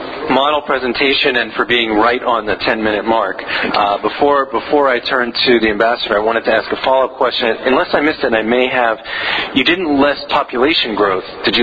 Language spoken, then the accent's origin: English; United States; I think as an American observer, it's very tempting to begin any analysis of Yemen at this moment